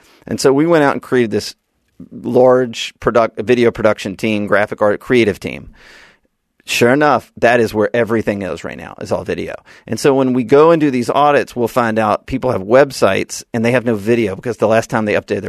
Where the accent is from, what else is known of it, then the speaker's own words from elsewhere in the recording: Birmingham, Alabama, United States; I'm from Alabama.